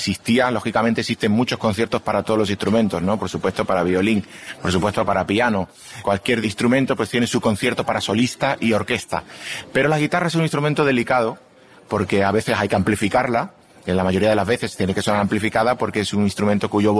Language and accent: Spanish; Seville, Andalusia, Spain; now in Moscow, Russia; yo he venido de Sevilla, ¿no? He venido desde Sevilla, mi ciudad natal, y he venido directamente aquí a Moscú